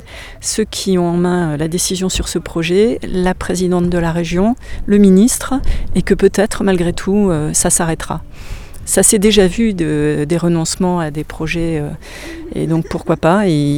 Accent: Toulouse, Occitanie, France; nous, on est plutôt de Toulouse

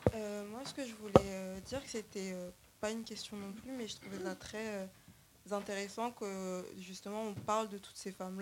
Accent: Mali; Et moi, en tant que malienne, j'y suis née, j'ai grandi

